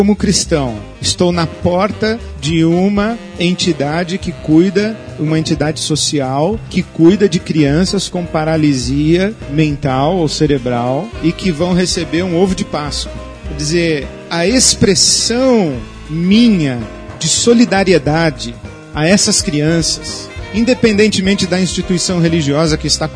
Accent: Rio de Janeiro, Brazil; now in São Paulo, Brazil; Comi muito na infância, porque eu fui criado no Rio de Janeiro, e aqui em São Paulo não tem tanto

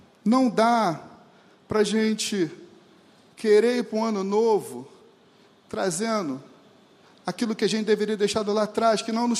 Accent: Rio de Janeiro, Brazil; não sei se é porque eu sou da Baixada, Zona Norte, lá a gente gosta de padaria

